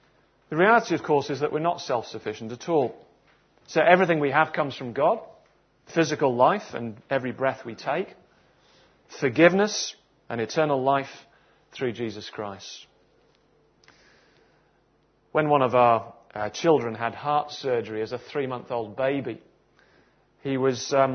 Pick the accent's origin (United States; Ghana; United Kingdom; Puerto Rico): United Kingdom; England; Maybe it's the sort of stereotypical stiff upper lip, if we're English people.